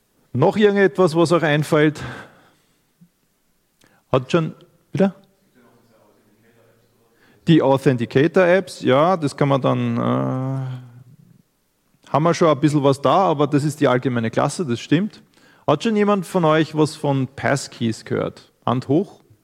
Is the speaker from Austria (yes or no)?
yes; Graz, Styria, Austria; Ich komme aus Graz, arbeite beruflich momentan im Bereich Computer Security, IT Security und Compliance.